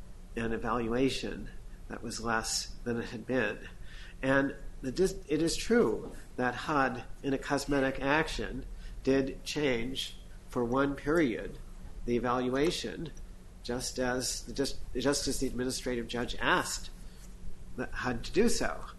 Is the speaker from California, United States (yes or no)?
no; Chicago, Illinois, United States; He referred to an old Chicago expression, and although I'm from Chicago, I never heard the expression